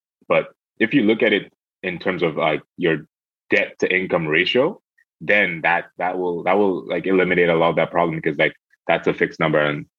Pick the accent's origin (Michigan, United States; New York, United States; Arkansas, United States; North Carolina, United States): New York, United States; The Bronx; born there; I was born in the Bronx, so I gotta show the Bronx some love.